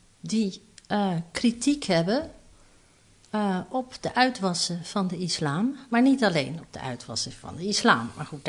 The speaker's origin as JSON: {"language": "Dutch", "town": "Amsterdam", "region": "North Holland", "country": "Netherlands", "said": "En waar kom je vandaan? En dan zeg je, oh, Amsterdam."}